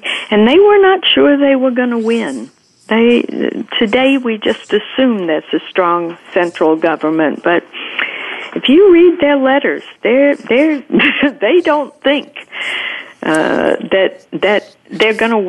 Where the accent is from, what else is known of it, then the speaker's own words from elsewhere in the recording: Alabama, United States; I grew up in Alabama